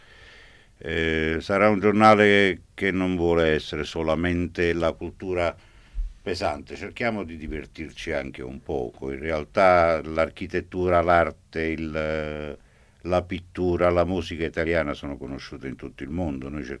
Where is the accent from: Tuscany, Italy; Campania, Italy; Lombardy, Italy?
Campania, Italy; Naples; Sono napoletano